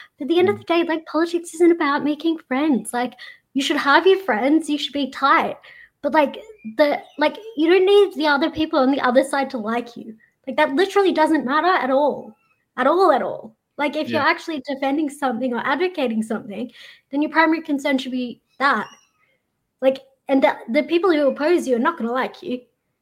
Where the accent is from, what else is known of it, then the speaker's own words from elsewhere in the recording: Australia; Like I'm quite Australian like that.